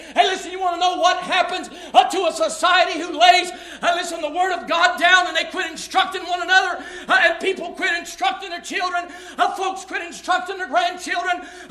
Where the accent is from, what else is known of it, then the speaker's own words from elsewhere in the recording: Ohio, United States; I was born in Ohio. I was raised in Ohio. And I've lived in Ohio all my life.